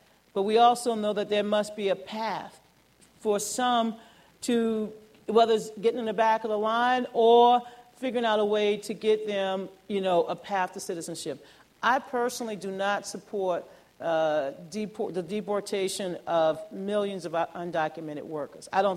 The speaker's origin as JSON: {"language": "English", "town": "New Orleans", "region": "Louisiana", "country": "United States", "tie": "born or raised there", "said": "I'm a Gulf resident. I was born in New Orleans, born in Charity Hospital."}